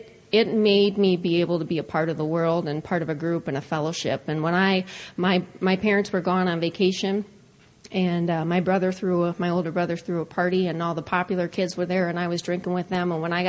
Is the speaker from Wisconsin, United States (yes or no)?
yes; Wisconsin, United States; now in Iowa City, United States; I'm from Iowa City, Iowa, but woohoo! Yay, Area 24. I grew up in Wisconsin